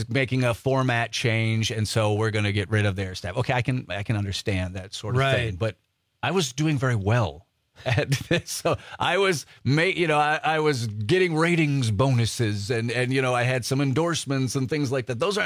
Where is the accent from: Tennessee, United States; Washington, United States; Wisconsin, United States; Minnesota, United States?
Wisconsin, United States; Greenville; this would have been in Appleton, so I grew up over in Greenville.